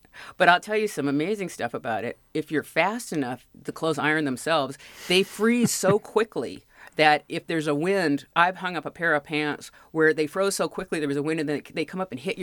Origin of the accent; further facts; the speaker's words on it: Richland Center, Wisconsin, United States; born there; I was actually born in a rural area. I was born in Richland Center, Wisconsin.